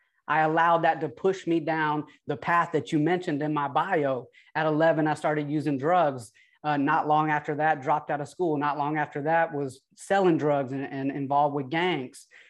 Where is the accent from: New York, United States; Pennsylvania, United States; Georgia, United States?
Georgia, United States; Atlanta; accent: twang; now in Sacramento, United States; So I don't know if you can tell by the twang in the voice, y'all, but listen, I am originally from Atlanta, Georgia. That's right, Hotlanta. That's right, ATL.